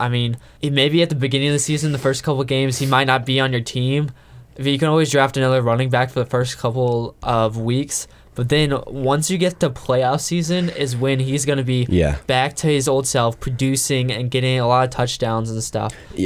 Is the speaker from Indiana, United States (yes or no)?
yes; Indiana, United States; Since we are from Indiana, our final topic is going to be about the Indianapolis Colts.